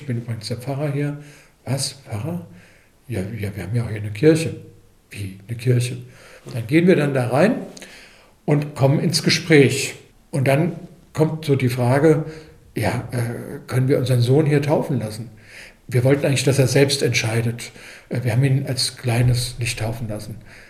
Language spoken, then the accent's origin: German; Frankfurt, Hesse, Germany; Ich bin in Frankfurt-Barnheim aufgewachsen